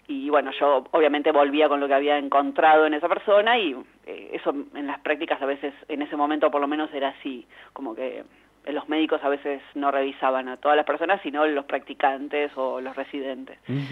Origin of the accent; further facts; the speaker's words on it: La Plata, Buenos Aires Province, Argentina; Yo soy de La Plata